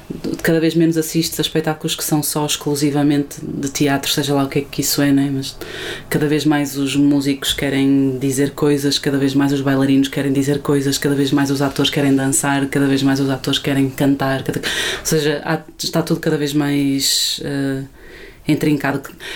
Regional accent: Braga, Portugal; tenho 28 anos, sou de Braga.

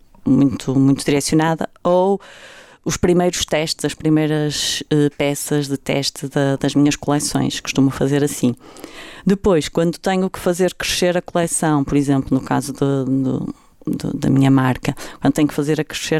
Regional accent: Barcelos, Braga, Portugal; now in Porto, Portugal; sou natural de Barcelos, atualmente vivo no Porto

